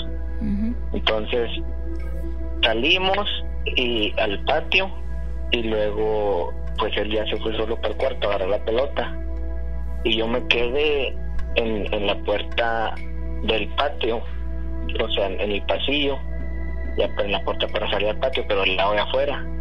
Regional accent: Chihuahua, Mexico; now in Texas, United States; Ahorita estoy en Texas, pero soy de Chihuahua.

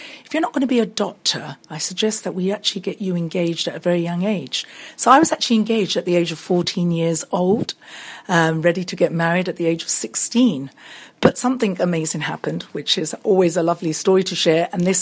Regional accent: London, United Kingdom; Well, I was born and raised in London and from very strict Indian family who were very concerned that I would become very westernized and perhaps go ahead and marry an Englishman.

